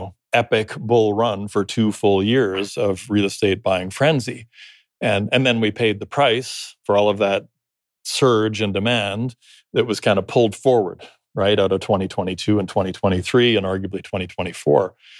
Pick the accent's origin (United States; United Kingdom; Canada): Canada; born there; I live in Canada. I'm Canadian citizen. I'm born in Canada.